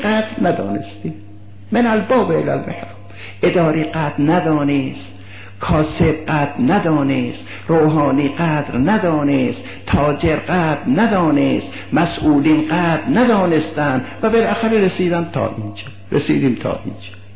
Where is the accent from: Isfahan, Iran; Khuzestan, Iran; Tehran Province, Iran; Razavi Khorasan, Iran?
Isfahan, Iran; برای اینکه من اصفهانی هستم نه، همه میدانن